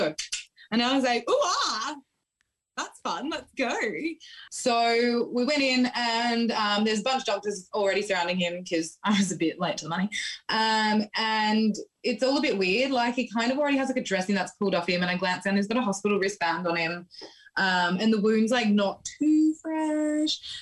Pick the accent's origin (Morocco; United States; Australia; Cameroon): Australia; moved away as an adult; now in Birmingham, United Kingdom; I'm also an Australian who's currently living over in Birmingham in the UK.